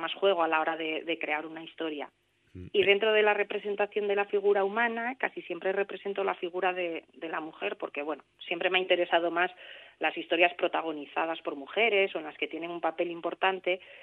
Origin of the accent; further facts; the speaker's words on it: Asturias, Spain; Yo ahora mismo vivo en Oviedo, pero sí que nací y crecí en un entorno mucho más rural, un pueblín que se llama Llanes, que está precisamente al lado del mar Cantábrico si miras al norte y al lado de la Sierra del Cuera si miras al sur.